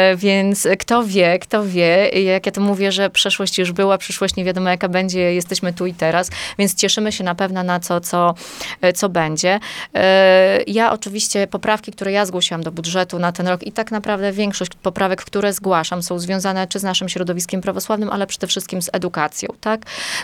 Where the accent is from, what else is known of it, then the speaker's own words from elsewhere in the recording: Białystok, Podlaskie Voivodeship, Poland; dlatego że na Dziesięcinach się wychowałam, w tej chwili mieszkam na Wysokim Stoczku, cały czas jestem związana z tym obszarem.